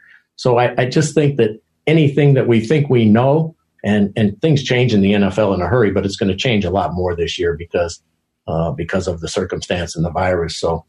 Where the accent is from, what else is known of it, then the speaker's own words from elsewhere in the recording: Denver, Colorado, United States; When I was a little boy, I grew up in Denver